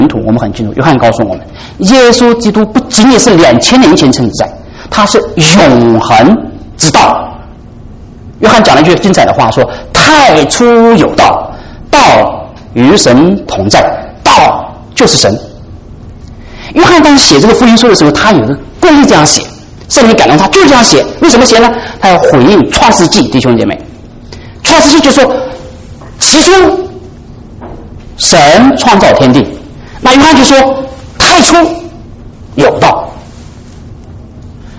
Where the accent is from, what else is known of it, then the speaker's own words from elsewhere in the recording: China; 赦免跟我们中国人讲的那个大人不计小人过，那简直是两回事